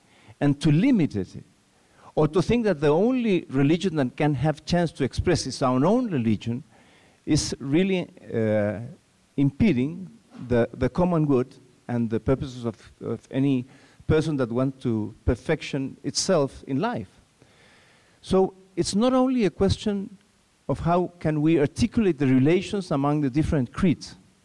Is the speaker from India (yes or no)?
no; Chile; I'm a senator from Chile.